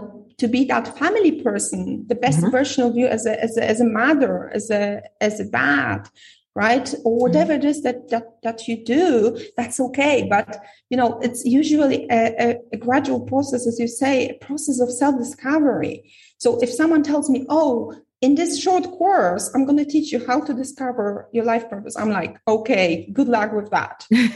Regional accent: Poland; I went back to Europe. I'm from Poland

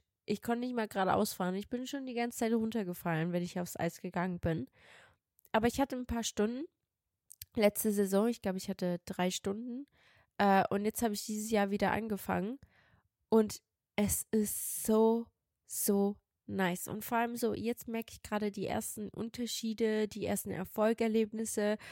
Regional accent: Switzerland; Ich bin doch aus der Schweiz.

